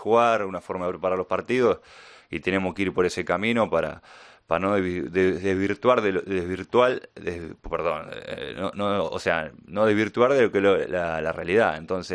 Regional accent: Argentina; Sí, especial como argentino que estemos en una nueva final del mundo.

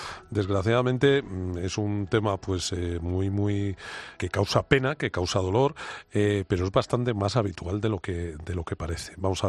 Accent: Community of Madrid, Spain; Yo estoy pensando que yo soy madrileño, que tengo 54 años

